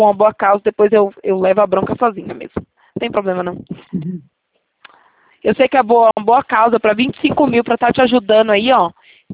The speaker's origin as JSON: {"language": "Portuguese", "town": "Itatiba", "region": "São Paulo", "country": "Brazil", "said": "Aqui em Itatiba, né? Eu sou de Itatiba, interior de São Paulo."}